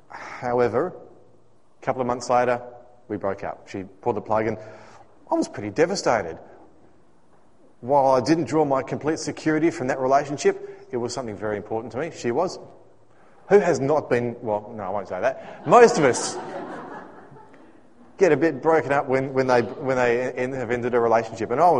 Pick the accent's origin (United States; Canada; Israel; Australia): Australia; Western Australia; As many of you know, I grew up here in Western Australia, and up until, it's been about 17 years now since God called me on a particular day to move to Sydney